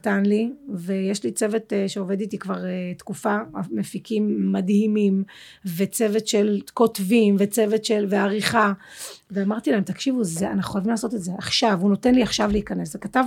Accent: Tel Aviv, Tel Aviv District, Israel; הילדות שלי הייתה מאוד מאוד מאושרת, אני גדלתי בתל אביב עם אמא שלי

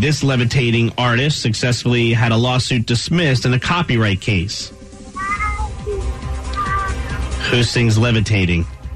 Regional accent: East Coast, United States; but I'm also from the East Coast like Maney.

